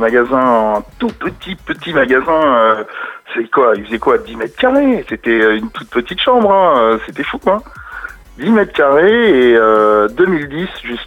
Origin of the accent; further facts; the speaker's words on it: Paris, Île-de-France, France; Je venais de Paris, tu vois ce que je veux dire